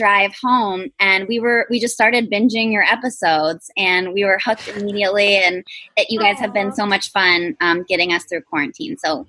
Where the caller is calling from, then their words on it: New York, United States; I'm calling from upstate New York in the Finger Lakes.